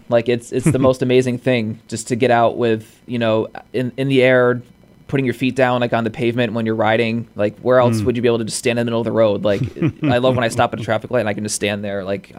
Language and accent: English; Pittsfield, United States; also born or lived in Rochester, New York; So yeah, I grew up here in Pittsfield. You know, graduated from PHS and went off, you know, to college for 5 years out in Rochester, New York.